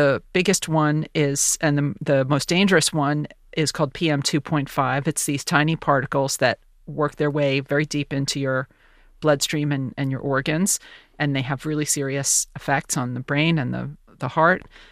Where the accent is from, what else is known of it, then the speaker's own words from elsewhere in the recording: United States; And that sort of surprised me as an American